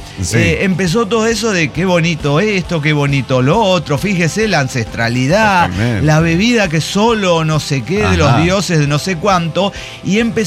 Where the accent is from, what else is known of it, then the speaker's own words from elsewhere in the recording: Puebla, Mexico; me recordaron algo peculiar que está pasando, al menos en mi pueblo. Estamos aquí en un pueblo de Puebla.